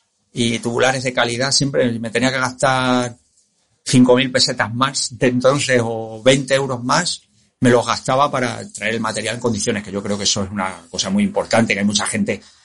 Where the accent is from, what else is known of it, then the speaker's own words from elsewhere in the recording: Talavera de la Reina, Castilla-La Mancha, Spain; A mí en Talavera, en mi pueblo, me llamaban